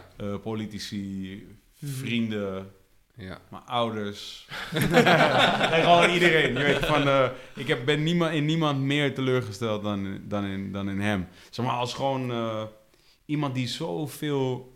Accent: Netherlands; die waarderen het ook dat ik vertel dat ik uit Nederland kom.

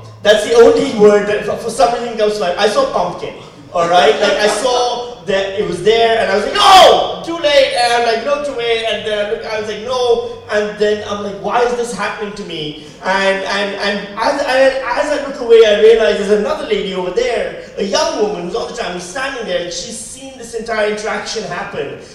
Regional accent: Pakistan; also born or lived in Western Australia; now in Melbourne, Australia; Let's see, I'm from Pakistan. I used to live in Pakistan. And then I moved to Western Australia, where I lived for 4 years

